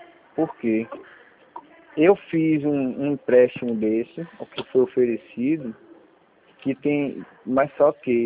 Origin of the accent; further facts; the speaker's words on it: Lauro de Freitas, Bahia, Brazil; Eu sou de Lauro de Freitas.